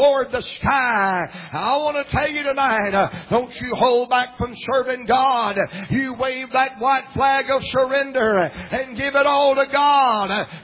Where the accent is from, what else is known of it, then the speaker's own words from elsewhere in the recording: Virginia, United States; now in Atlanta, United States; I'm from the Blue Ridge Mountains of Virginia. My little wife was from the Blue Ridge Mountains of North Carolina. And we went over there and got that pickup truck and got that U-Hauler. And we moved out of them mountains down to hot Atlanta, Georgia.